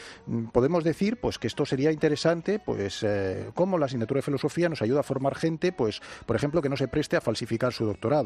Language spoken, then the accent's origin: Spanish; Spain; para los que somos, por ejemplo, españoles y además pues no somos judíos